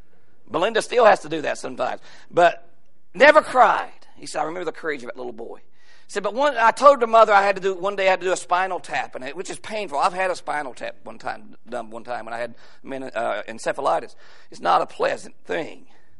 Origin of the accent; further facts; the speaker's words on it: West Virginia, United States; Mark lives in the city compared to where I was raised in McDowell County. Isn't that right, brother? Down in McDowell County, West Virginia